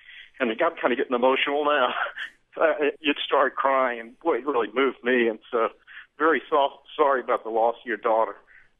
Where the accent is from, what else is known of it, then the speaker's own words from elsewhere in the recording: Mississippi, United States; now in Baton Rouge, United States; I was a little leaguer growing up in Mississippi, Jim, when you were pitching for the Yankees then.